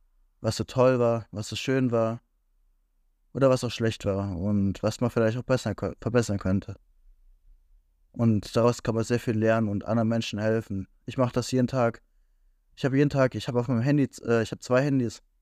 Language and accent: German; Bavaria, Germany; Und ich bin aus Bayern, an die Leute in Bayern, schönes neues Schuljahr